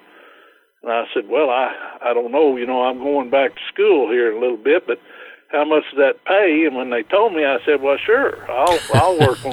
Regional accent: Brownwood, Texas, United States; I'm from Brownwood, Texas, right in the heart of Texas. And in Brownwood, unless your parents had a business of their own, you weren't going to work somewhere where you could make a lot of money.

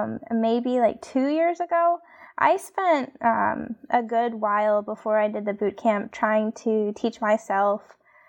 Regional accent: Chicago, Illinois, United States; born there; So I was born in Chicago, and maybe I should get into the figure skating thing.

